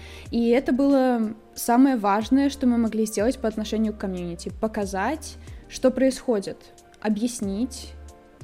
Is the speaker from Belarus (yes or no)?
yes; Belarus; я просто белоруска.